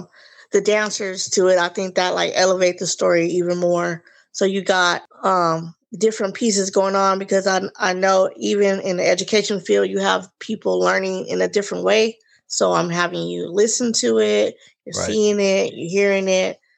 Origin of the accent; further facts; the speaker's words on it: Los Angeles, California, United States; born there; and I was born in Los Angeles, even though I resigned in the IE, but coming from LA, you have a lot of, museums and different artists.